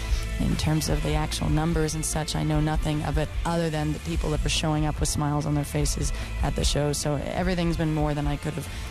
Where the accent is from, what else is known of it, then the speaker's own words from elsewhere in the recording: Montreal, Quebec, Canada; the first show I ever played outside of my hometown of Montreal.